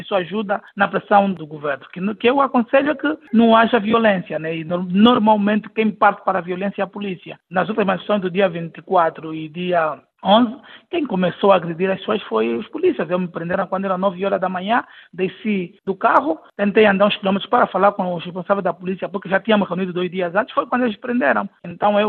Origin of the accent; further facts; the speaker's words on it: Angola; O nosso direito à manifestação é nosso enquanto cidadão, é nosso enquanto angolano.